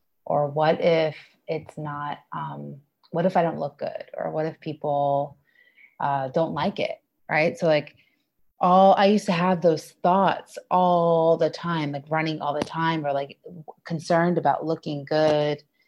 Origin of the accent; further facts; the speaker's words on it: New York City, New York, United States; moved away as an adult; now in Indonesia; You know, I lived in New York City for my whole life, or I grew up in New York my whole life. And now I'm living in Bali